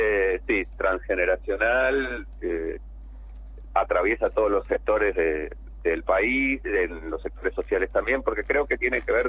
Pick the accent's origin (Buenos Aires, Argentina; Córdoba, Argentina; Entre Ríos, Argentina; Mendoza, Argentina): Mendoza, Argentina; nosotros los que somos mendocinos